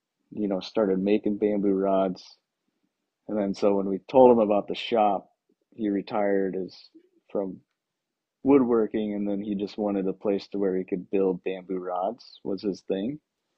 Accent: Minnesota, United States; And so I grew up in Minnesota on Lake Minnetonka, which is a really popular area.

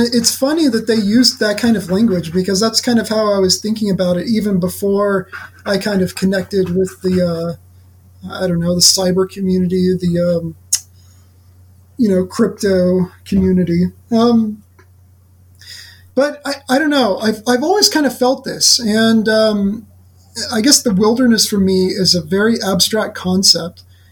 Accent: Oklahoma, United States; And then, of course, you know, like I grew up in Oklahoma.

